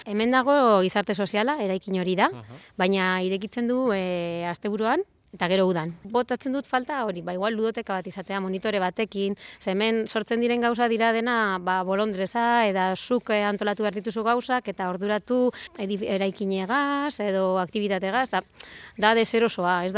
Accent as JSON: {"language": "Basque", "town": "Vitoria-Gasteiz", "region": "Basque Country", "country": "Spain", "tie": "born or raised there", "said": "Eta ni jaio nintzen Gasteizen, eta bizi izan naiz beti da ni Gasteizen"}